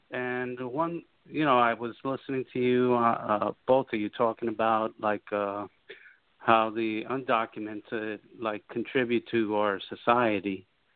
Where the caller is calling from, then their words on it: West New York, New Jersey, United States; I'm calling from the West New York area.